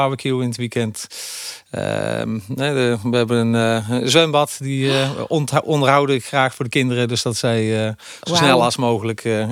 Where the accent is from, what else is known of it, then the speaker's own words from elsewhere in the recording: Vught, North Brabant, Netherlands; Ik kom uit Vught, regio Den Bosch.